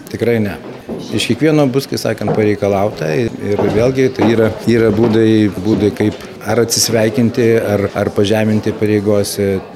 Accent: Alytus, Alytus County, Lithuania; Taip, esu alytiškis, pradėjau ir baigiau čia vidurinę mokyklą. Taip pat čia esu dirbęs tiek milicijoje, tiek policijoje, dirbęs Vilniaus banke anksčiau.

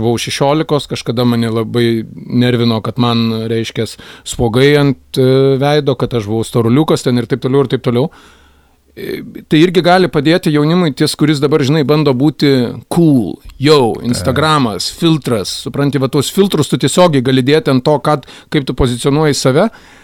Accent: Alytus, Alytus County, Lithuania; vat būtent aš pats alytiškis, ane, sėdėjau parke

